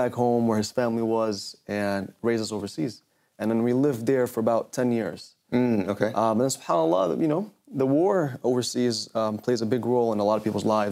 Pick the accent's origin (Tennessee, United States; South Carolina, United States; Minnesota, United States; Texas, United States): Texas, United States; Dallas; born there; So I was born here, and for a small amount of time, we lived here.